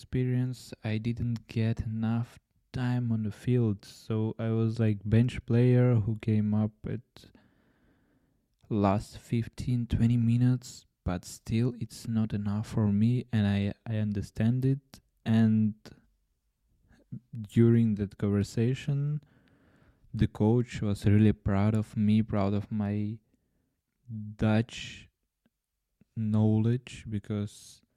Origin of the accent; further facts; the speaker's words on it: Ukraine; But it was fair because I came from Ukraine, I played in High League of Ukraine